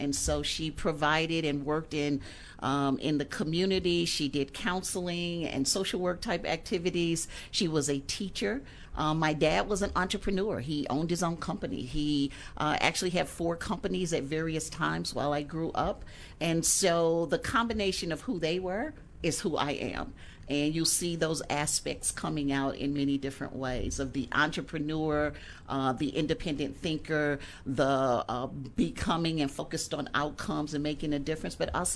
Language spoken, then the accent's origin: English; St. Louis, Missouri, United States; So I grew up in St. Louis, Missouri, in a very connected home, very loving family, and with that had three brothers in that process.